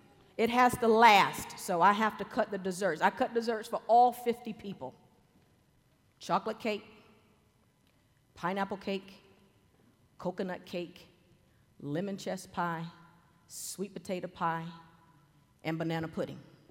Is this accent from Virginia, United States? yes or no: no; North Carolina, United States; Now, I'm from North Carolina, so barbecue is not a method the way you cook. It's actually pork chopped up.